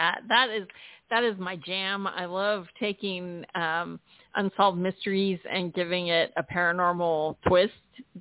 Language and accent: English; San Diego, California, United States; I'm from San Diego. I hate the cold